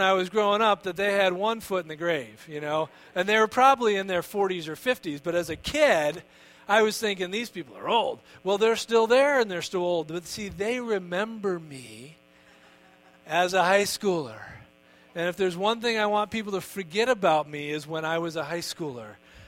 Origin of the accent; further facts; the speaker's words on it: Connecticut, United States; A few years ago, we were in my home church, the one I grew up in Connecticut.